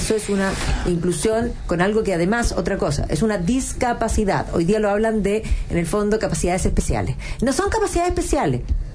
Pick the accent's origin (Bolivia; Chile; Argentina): Chile; Entonces le dije, soy chilena.